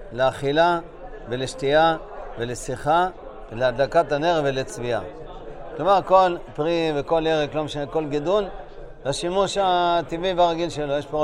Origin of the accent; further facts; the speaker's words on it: Bnei Brak, Tel Aviv District, Israel; ואני זוכר בבני ברק, כשגדלתי שם